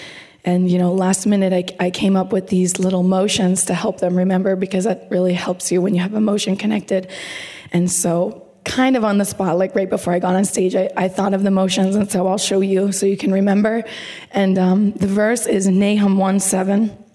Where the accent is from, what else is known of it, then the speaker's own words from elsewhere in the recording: Baltimore, Maryland, United States; moved away as an adult; now in Brașov, Romania; Okay, so, yes … I'm from Baltimore.